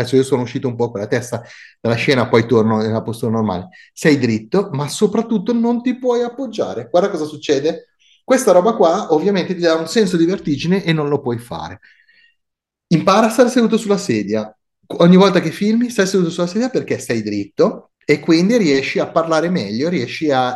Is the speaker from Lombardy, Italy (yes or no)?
yes; Monza, Lombardy, Italy; accent: Milanese; now in Milan, Italy; io sono di Monza, quindi un brianzolo che vive a Milano e quindi sono sbragato. Ok, il mio modo di parlare è milanese.